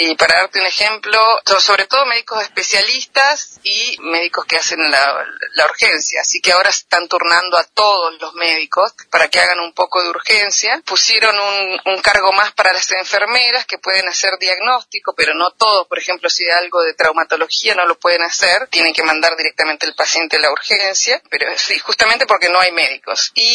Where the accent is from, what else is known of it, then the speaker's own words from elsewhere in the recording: Argentina; tengo documentos yo argentinos, así que me atendieron también sin ningún problema